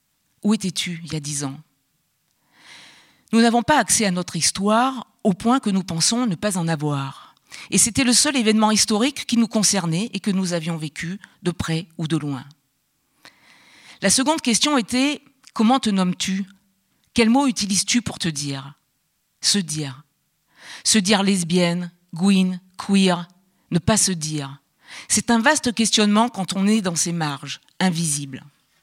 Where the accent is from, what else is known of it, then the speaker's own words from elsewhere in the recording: Auvergne-Rhône-Alpes, France; now in Paris, France; Je suis une femme, j'ai 61 ans, je suis photographe professionnelle depuis 2001. J'ai été élevée en Auvergne, dans une famille socialement mixte